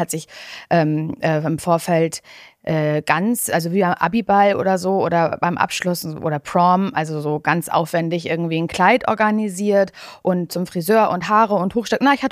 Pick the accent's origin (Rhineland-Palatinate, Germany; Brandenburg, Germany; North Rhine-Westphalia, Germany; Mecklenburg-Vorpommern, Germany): Mecklenburg-Vorpommern, Germany; ich komme ja aus Ostdeutschland, aus Mecklenburg-Vorpommern ursprünglich